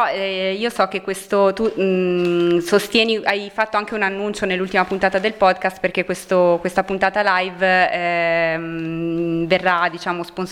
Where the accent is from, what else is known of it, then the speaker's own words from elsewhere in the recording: Milan, Lombardy, Italy; io sono di Milano, ma purtroppo non sarò lì l'8 giugno